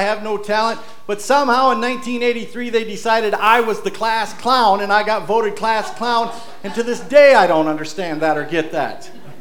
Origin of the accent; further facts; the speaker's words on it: Michigan, United States; I was raised in Section 14 of Lafayette Township, Gratiot County, Michigan. I attended Breckenridge Schools, graduated.